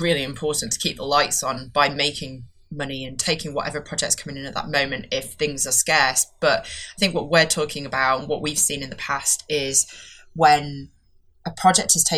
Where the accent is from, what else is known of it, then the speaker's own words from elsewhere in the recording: Yorkshire and the Humber, United Kingdom; accent: Yorkshire; When I'm really passionate, my Yorkshire accent comes out, and that can scare